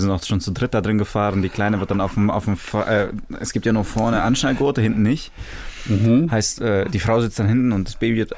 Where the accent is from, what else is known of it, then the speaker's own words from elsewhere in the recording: Freudenstadt, Baden-Württemberg, Germany; Ich bin in Deutschland geboren.